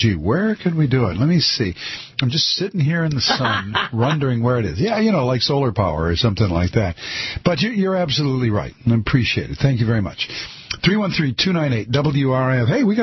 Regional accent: Detroit, Michigan, United States; born or raised there

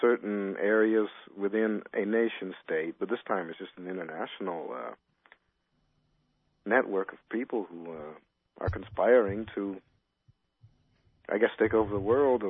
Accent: United States; now in Netherlands; No, I'm actually I am Dutch, but I grew up in the United States.

